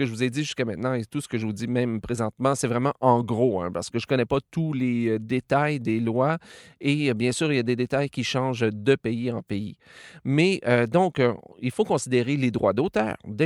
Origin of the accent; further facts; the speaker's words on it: Quebec, Canada; je suis Québécois, donc je vis au Canada.